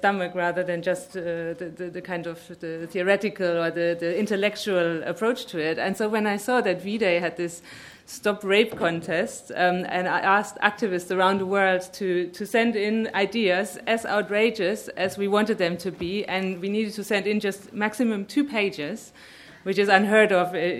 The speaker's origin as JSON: {"language": "English", "country": "Germany", "tie": "born or raised there", "said": "I'm German. I was brought up in Western Germany. Then I lived in Western Europe."}